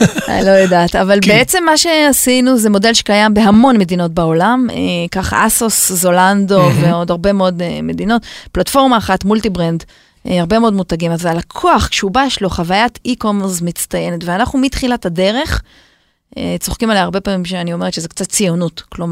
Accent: Kfar Saba, Central District, Israel; also born or lived in Beersheba, Israel; אני גם עברתי בגיל 4 לכפר סבא, אבל זה תמיד כיף להגיד

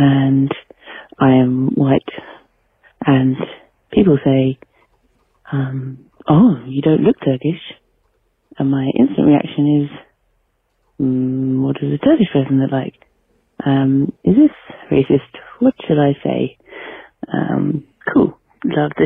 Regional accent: England, United Kingdom; I am from England, just trying my best. My mother is white British, my father is Turkish, and I am white.

